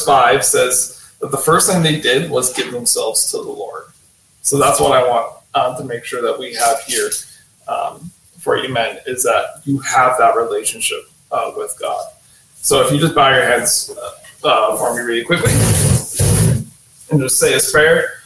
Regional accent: New York, United States; we grew up in the States and we were in New York.

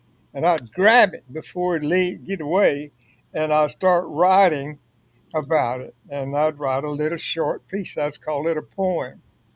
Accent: Louisiana, United States; I'm a country boy. I was raised in Northwest Louisiana near Texas, and I went to school in LSU in Baton Rouge

